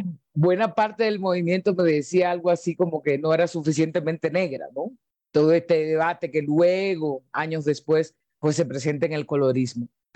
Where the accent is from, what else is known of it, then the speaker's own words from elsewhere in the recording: Dominican Republic; yo nací y me crié en República Dominicana